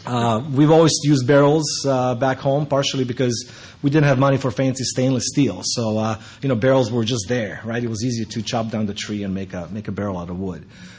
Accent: Croatia; His family's from Serbia. I'm from Croatia.

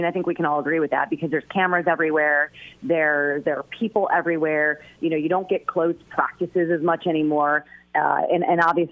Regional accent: Fort Lauderdale, Florida, United States; And I grew up in Fort Lauderdale, and I never got stung by a jellyfish.

